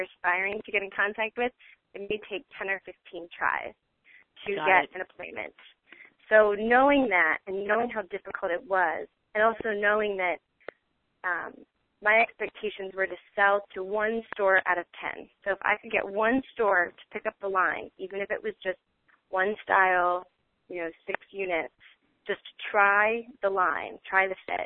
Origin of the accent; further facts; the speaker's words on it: New York, United States; so I'm from New York, but I booked a ticket to Chicago.